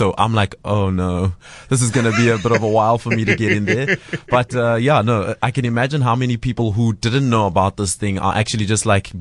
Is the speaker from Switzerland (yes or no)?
no; South Africa; I've never seen it in my home country. That's why I made the trek from Joburg to Cape Town to see this live.